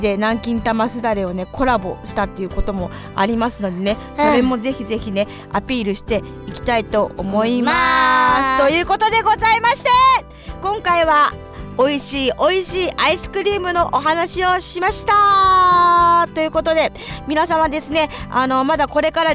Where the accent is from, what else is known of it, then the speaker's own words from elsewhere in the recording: Kasukabe, Saitama, Japan; 私は埼玉県春日部市出身なんですけど、